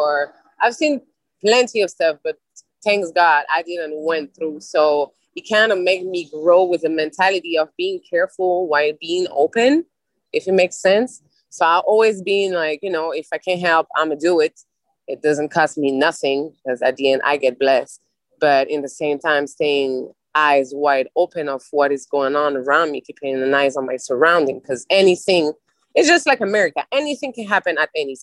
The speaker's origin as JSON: {"language": "English", "town": "Sevran", "region": "Île-de-France", "country": "France", "tie": "born or raised there", "said": "So born and raised in Paris, France is so different. I'm born and raised in what we call the hood. I'm from 93 District Sevran."}